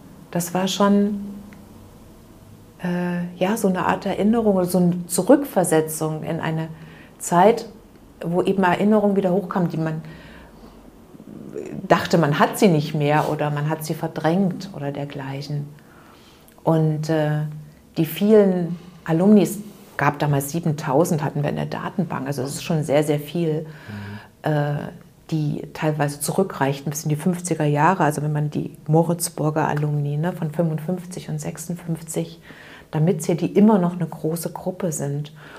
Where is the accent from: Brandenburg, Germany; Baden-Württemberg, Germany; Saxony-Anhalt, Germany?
Saxony-Anhalt, Germany; Halle; ich komme ursprünglich aus der ehemaligen DDR, ich komme aus Halle.